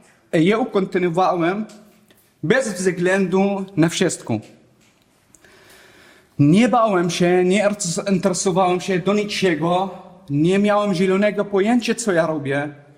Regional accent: Damascus, Damascus Governorate, Syria; now in Poland; jestem Syryjczykiem z Damaszku, jedna z najstarszych miast na świecie.

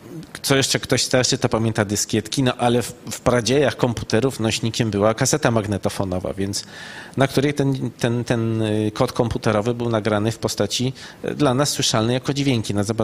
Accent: Kraków, Lesser Poland, Poland; jak miałem tam lat 6, to byłem świadkiem demonstracji na rynku głównym w Krakowie, bo wychowywałem się w tym mieście

